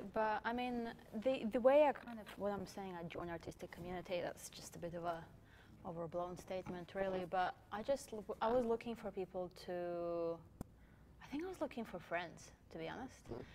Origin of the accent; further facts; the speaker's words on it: Latvia; moved away as an adult; also born or lived in Sydney, Australia; now in Perth, Australia; I'm originally from Latvia, and then I moved to Sydney when I was around 18.